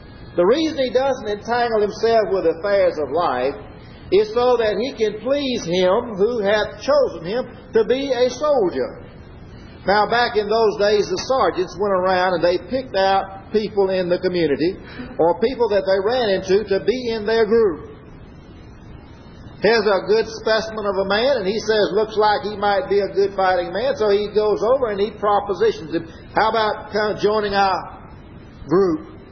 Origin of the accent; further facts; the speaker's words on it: Macon, Mississippi, United States; born there; I was way out in California, and I was born down here in Macon, Mississippi, just 35 miles from here.